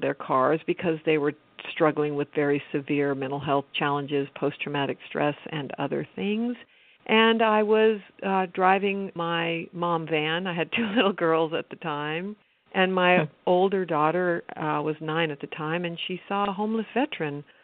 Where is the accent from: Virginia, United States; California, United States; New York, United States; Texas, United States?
California, United States; this young family, when my mother was pregnant with me, to the rural part of California.